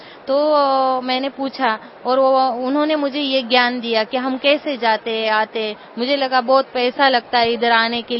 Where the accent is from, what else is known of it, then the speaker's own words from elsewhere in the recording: Nashik, Maharashtra, India; मैं महाराष्ट्र नासिक से आई हूँ।